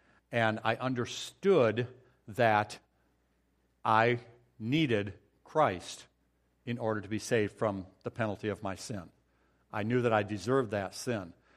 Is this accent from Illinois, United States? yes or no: yes; Illinois, United States; I went to the University of Illinois. We grew up in Illinois.